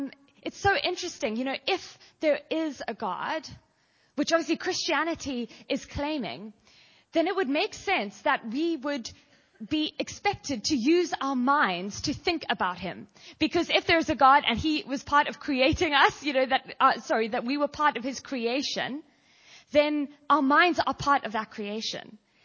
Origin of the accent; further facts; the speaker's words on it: South Africa; now in Oxford, United Kingdom; I'm South African, but I've been here for, yes, but I've been here for 10 years, so it goes in and out